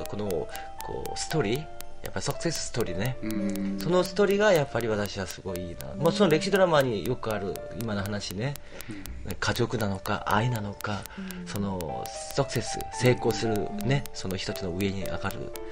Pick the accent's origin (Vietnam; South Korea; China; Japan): South Korea; Japanese is a second language; 私が喋ると韓国の言葉喋るじゃないですか、そうすると韓国人なんですよねって、あ、韓国人です